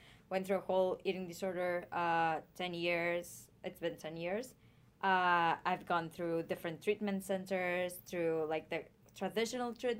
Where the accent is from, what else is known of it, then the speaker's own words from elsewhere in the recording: Mexico; I grew up in Mexico, and there wasn't any like organic stores yet when I was growing up.